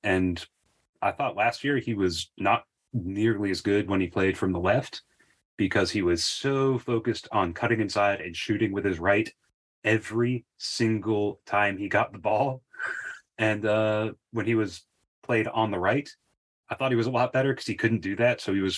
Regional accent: Seattle, Washington, United States; And I'm also going with her because she was drafted by my hometown, Seattle Reign.

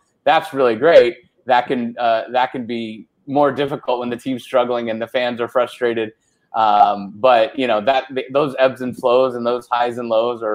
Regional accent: California, United States; And I grew up in Orange County.

